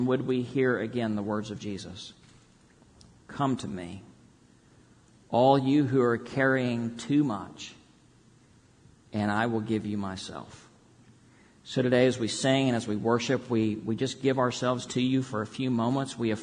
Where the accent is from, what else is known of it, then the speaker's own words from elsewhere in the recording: Texas, United States; So growing up in Texas, I knew who Pancho Villa was.